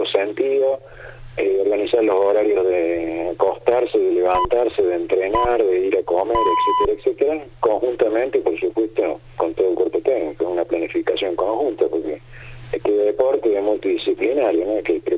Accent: Córdoba, Argentina; porque soy cordobés

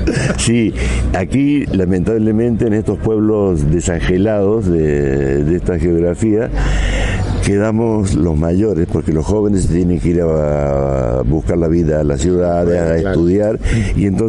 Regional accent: La Cruz, Córdoba, Argentina; De La Cruz, Calamuchita, provincia de Córdoba, con un hermoso balneario y todavía tengo muchos amigos por allí

